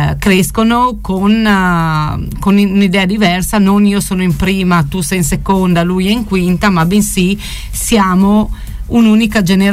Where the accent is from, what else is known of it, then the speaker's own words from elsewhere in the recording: Verzegnis, Friuli-Venezia Giulia, Italy; Sono di Verzegnis, ecco. Proprio nata e cresciuta a Verzegnis, di Chiaicis, ecco